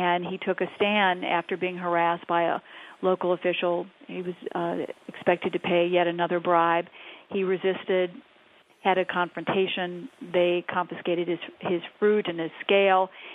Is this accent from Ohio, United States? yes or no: no; Michigan, United States; I'm from Michigan, so I'm delighted to be talking to the Midwest again.